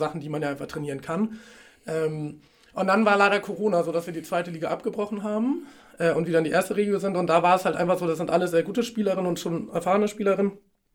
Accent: Schleswig-Holstein, Germany; ich bin in Aschenberg aufgewachsen und bei TSV Plön habe ich meine Jugend gespielt und bin dann für meine Ausbildung und mein Abi nach Kiel gezogen

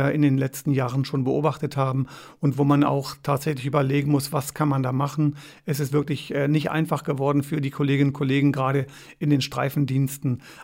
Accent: Duderstadt, Lower Saxony, Germany; ich stamme ja hier aus dem Eichsfeld, aus Duderstadt und bin dann nach meinem Studium bei der Polizei erstmal in die Lüneburger Heide versetzt worden.

